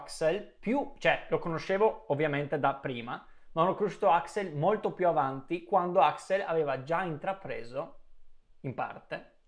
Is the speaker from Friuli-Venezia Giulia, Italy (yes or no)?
yes; Trieste, Friuli-Venezia Giulia, Italy; now in London, United Kingdom; nonostante siamo tutti di Trieste, a Londra